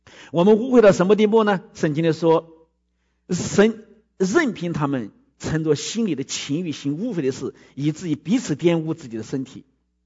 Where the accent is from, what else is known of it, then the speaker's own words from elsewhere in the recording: China; now in United States; 我们中国人是一个拜兽的民族